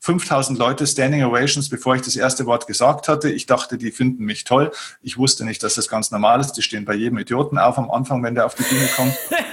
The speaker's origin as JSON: {"language": "German", "town": "Vilsbiburg", "region": "Bavaria", "country": "Germany", "tie": "born or raised there", "said": "Dann habe ich mal den Kinosaal meiner Heimatstadt Vilsbiburg gemietet, den größten."}